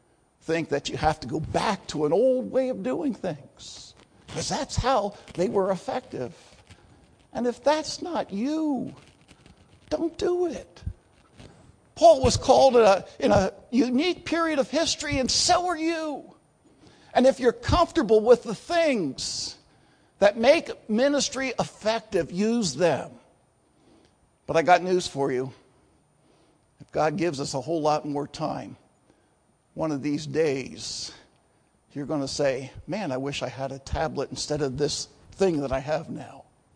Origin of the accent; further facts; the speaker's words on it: Pennsylvania, United States; also born or lived in Philadelphia; I was born in Philadelphia. I spent my childhood years in eastern Pennsylvania, but in my early teens, we moved to Lancaster County, the heart of the Amish country. I spent my teens and my 20s in Lancaster County.